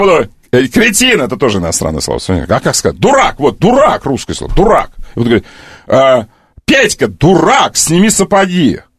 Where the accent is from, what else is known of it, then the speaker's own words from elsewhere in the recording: Kerch, Crimea, Ukraine; Я, чтобы вы знали, что я из Крыма, я кирчанин. Все знают, что я кирчанин. Я кирчанин.